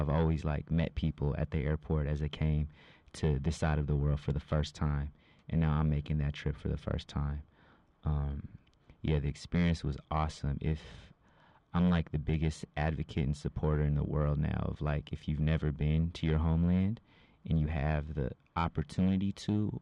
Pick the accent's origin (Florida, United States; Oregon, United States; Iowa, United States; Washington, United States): Washington, United States; Seattle; now in New York, United States; Yeah, so I came here directly from Seattle, Washington, where, you know, I was born and raised. I'm living in New York now.